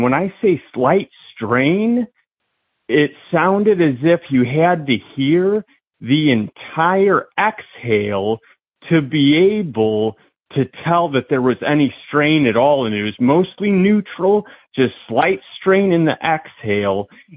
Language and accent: English; Indiana, United States; I'm from Indiana